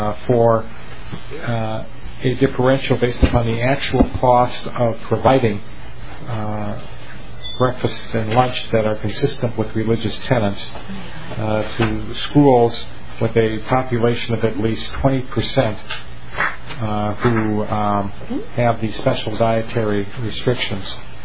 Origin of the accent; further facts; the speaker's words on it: St. Louis Park, Minnesota, United States; As, I learned growing up in St. Louis Park, which when I went to school was one-third Jewish, one-third Catholic, and one-third Protestant.